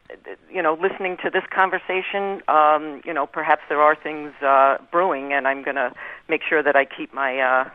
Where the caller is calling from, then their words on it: Buffalo, New York, United States; And I'm calling from Buffalo, New York, the poster child for the loss of manufacturing jobs.